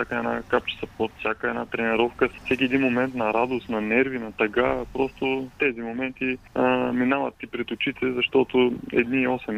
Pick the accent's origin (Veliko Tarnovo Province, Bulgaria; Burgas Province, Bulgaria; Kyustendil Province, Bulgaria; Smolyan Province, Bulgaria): Burgas Province, Bulgaria; Burgas; Нефтохимик винаги ми е било на сърце, все пак съм си бургазлия.